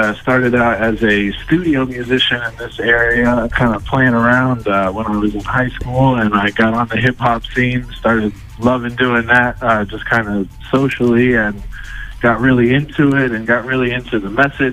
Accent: Washington, District of Columbia, United States; now in Indianapolis, United States; people back in my hometown in D.C. and people here in Indianapolis.

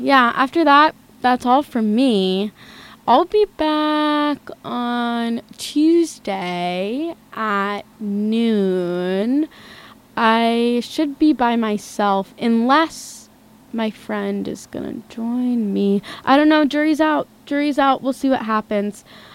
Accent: Philadelphia, Pennsylvania, United States; So I'm from Philadelphia, and we have the Liberty Bell in Philadelphia.

